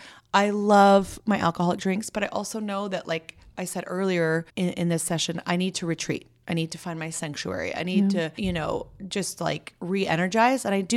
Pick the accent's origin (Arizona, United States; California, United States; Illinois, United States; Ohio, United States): California, United States; Santa Barbara; I grew up mostly in Santa Barbara.